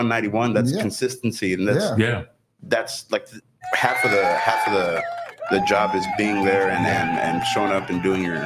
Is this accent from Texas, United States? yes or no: yes; Rio Grande City, Texas, United States; I was born in Rio Grande City, raised pretty much in Rio most of my life.